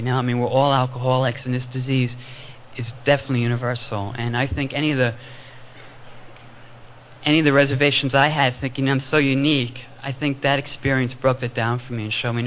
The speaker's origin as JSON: {"language": "English", "country": "United States", "lives_now": "West Hollywood, United States", "said": "I'm an American. I got sober in New York, and I live in West Hollywood, California now."}